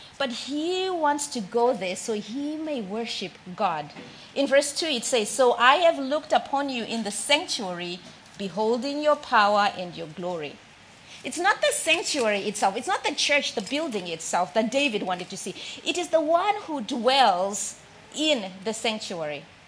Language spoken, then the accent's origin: English; Zimbabwe; I'm from Zimbabwe, as most of you may know, and we have the joy of having one of the seven wonders of the world